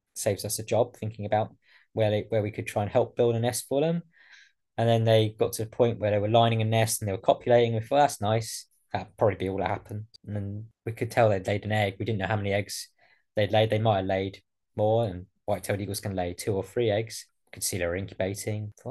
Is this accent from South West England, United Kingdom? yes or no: no; Isle of Wight, South East England, United Kingdom; but I am from the Isle of Wight